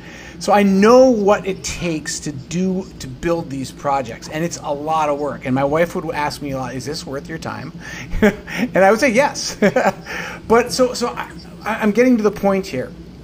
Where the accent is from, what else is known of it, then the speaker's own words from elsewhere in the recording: Duluth, Minnesota, United States; I've got to say, I'm from Duluth